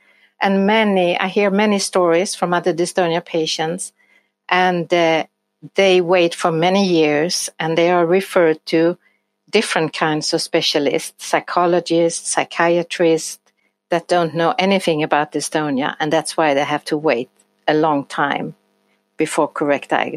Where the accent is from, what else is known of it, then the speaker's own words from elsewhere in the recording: Sweden; I come from Sweden.